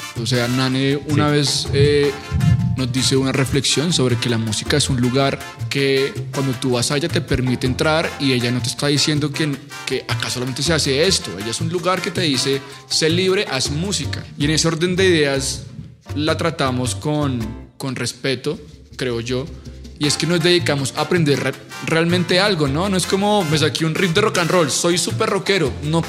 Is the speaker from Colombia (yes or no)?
yes; Bogotá, Colombia; Lo dices porque somos rolos.